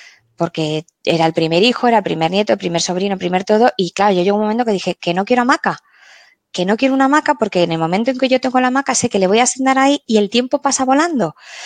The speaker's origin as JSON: {"language": "Spanish", "region": "Basque Country", "country": "Spain", "said": "la gente de, yo soy del País Vasco, la gente del País Vasco, los mayores, los caseros me decían"}